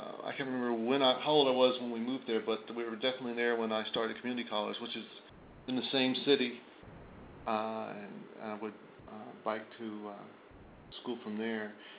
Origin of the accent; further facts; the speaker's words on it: Mountain View, California, United States; also born or lived in Oakland; Well, actually, I was born in Oakland, but I don't remember any of it. All my memory of my childhood, up until shortly before I went to community college, was in Mountain View, where I grew up.